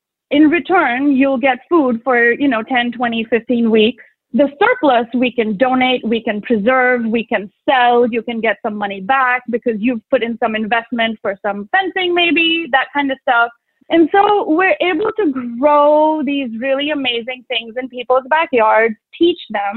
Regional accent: India; now in Fairfield County, United States; I'm a woman of Indian origin, and then I'm a farmer. So I'm an Indian woman farmer who lives and farms in Fairfield County

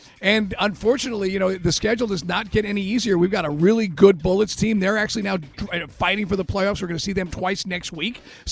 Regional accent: Long Island, New York, United States; I mean, I grew up in Long Island, and there's always a shark, especially out there in the east end of Long Island.

